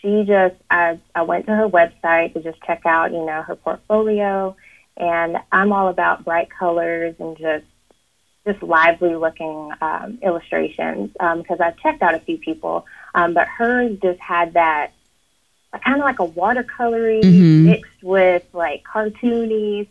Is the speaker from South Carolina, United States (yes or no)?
yes; Greenville, South Carolina, United States; also born or lived in Yuma, United States / Trinidad and Tobago; I wasn't born in Greenville. I was born in Yuma, Arizona, but my mom's from Trinidad and Tobago, and so we moved there for a while before we came to South Carolina. So I moved here in the early 90s, and I've been here ever since.